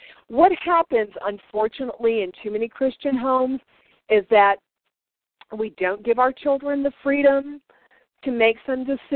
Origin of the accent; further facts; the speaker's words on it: East Coast, United States; I grew up on the East Coast, which is very cynical, you know, very negative about everything and always, you know, instantly seeing the worst and everything